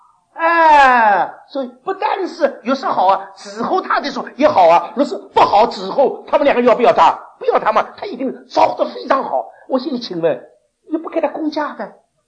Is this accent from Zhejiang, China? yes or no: no; Shanghai, China; 我们上海人不讲的